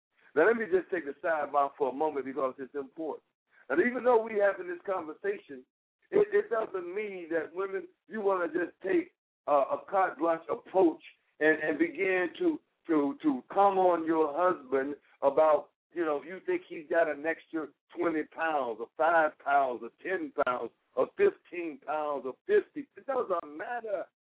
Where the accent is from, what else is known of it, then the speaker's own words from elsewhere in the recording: Mississippi, United States; I was upset when I grew up in Mississippi because there was a dentist there